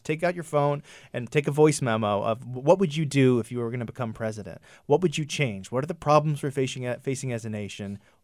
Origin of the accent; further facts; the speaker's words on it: New Hampshire, United States; I grew up in New Hampshire, and as a kid, there was one student of color in my entire school, at Merrimack Valley School, when I was there in 1991.